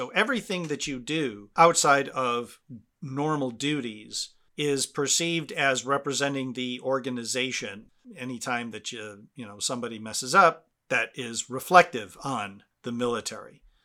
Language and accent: English; United States; Like, I'm an American traveling to other places and I'm seen as an American. I'm understood to be American.